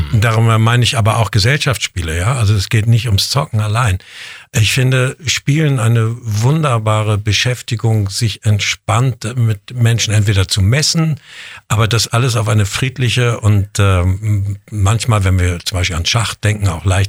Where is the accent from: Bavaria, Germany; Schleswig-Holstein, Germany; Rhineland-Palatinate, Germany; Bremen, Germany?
Schleswig-Holstein, Germany; Kiel; ich komme ja gebürtig aus Kiel und lebte zu dem Zeitpunkt auch noch